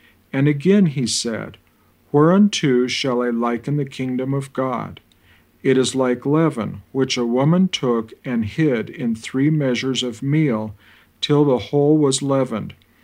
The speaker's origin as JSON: {"language": "English", "town": "Thornton", "region": "Colorado", "country": "United States", "said": "I'm from Thornton, Colorado, and today's daily Bible reading will be out of the book of Luke"}